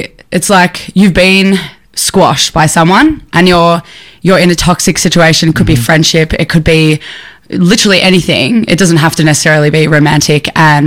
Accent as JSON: {"language": "English", "country": "Australia", "said": "I feel really bad going to different countries and as an Australian, because everyone is just so accommodating."}